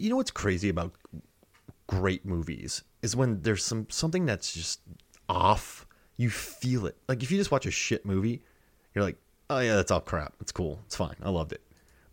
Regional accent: Florida, United States; and I'm from Florida, so I guess we're able to talk about it with some authenticity.

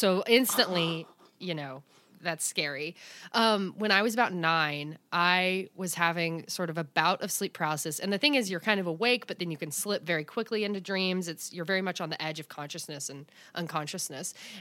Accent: the South, United States; Well, people believe in hell, you know. I'm from the South.

